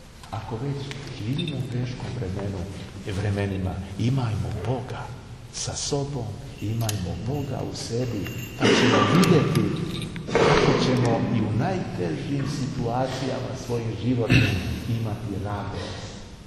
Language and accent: Serbian; Serbia; Zato dolazimo u ovu situaciju u koju smo došli kao Srbi.